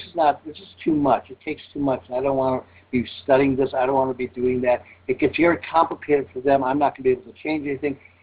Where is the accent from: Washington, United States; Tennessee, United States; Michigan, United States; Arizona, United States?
Arizona, United States; from Arizona.